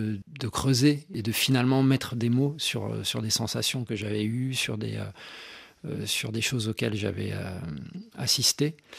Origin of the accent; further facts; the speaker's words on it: Burundi; now in France; Moi, j'ai grandi au Burundi